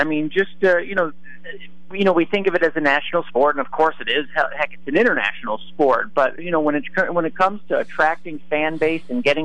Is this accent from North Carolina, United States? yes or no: yes; Charlotte, North Carolina, United States; You know, I'm from Charlotte, the Charlotte Hornets.